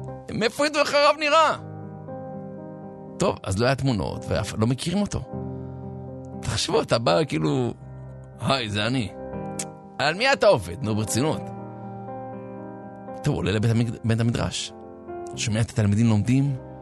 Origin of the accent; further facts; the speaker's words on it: Herzliya, Tel Aviv District, Israel; אני גדלתי בהרצליה, אני אומר לכם, הסתובבתי שם